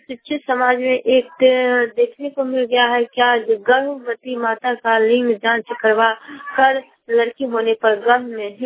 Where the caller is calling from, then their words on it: Samastipur, Bihar, India; मैं ग्राम वाणी क्लब समस्तीपुर से … बोल रही हूँ।